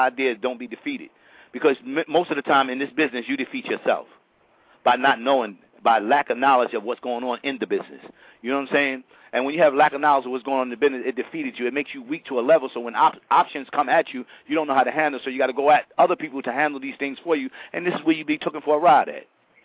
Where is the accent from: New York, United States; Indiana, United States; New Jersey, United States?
New York, United States; Brooklyn; I'm from Fort Greene, kid. I'm from Fort Greene.